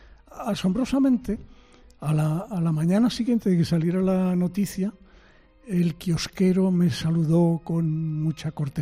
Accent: Spain; moved away as an adult; Salí vivo, yo creo que porque me exilié ya en la época universitaria, me fui de España.

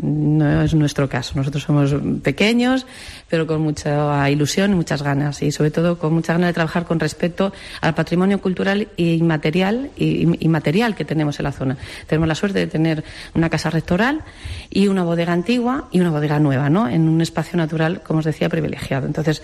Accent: Ávila, Castile and León, Spain; Yo no soy gallega, soy de Ávila, vengo de elaborar vinos en Gredos, tengo un proyecto de elaboración en la Sierra de Gredos

